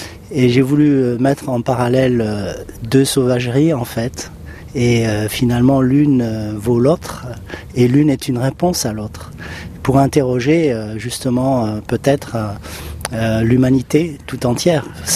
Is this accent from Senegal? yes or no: yes; Senegal; C'est un lien très fort parce que j'ai été élevé au Sénégal